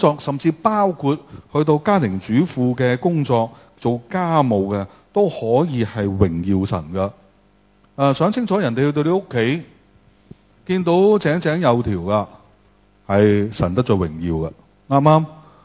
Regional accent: China; 所以我哋中国人有个说话啦，饱暖思淫欲啊嘛。

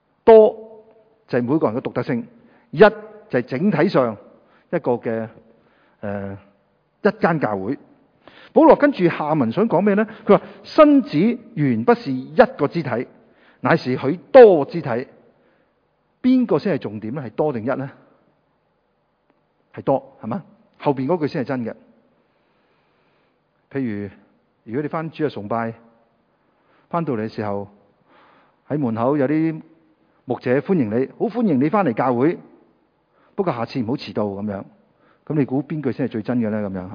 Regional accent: Guangdong, China; accent: Cantonese; 用我们广东话讲，即是多一个不多，少一个不少

